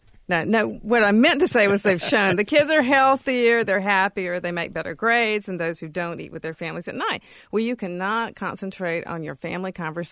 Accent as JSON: {"language": "English", "region": "the South", "country": "United States", "tie": "born or raised there", "said": "I was raised in the South."}